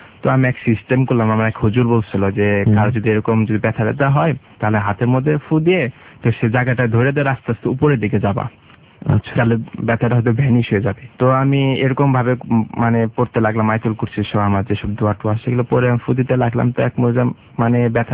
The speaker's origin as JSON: {"language": "Bangla", "town": "Dhaka", "region": "Dhaka Division", "country": "Bangladesh", "said": "আমি ঢাকা মহাপুর থেকে এসেছি।"}